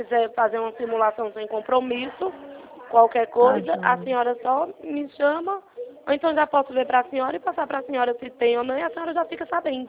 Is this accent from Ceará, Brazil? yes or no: yes; Fortaleza, Ceará, Brazil; also born or lived in Juazeiro do Norte; now in São Paulo, Brazil; eu sou de Fortaleza, né? Nasci e me criei em Fortaleza, morei em Juazeiro do Norte e agora estou em São Paulo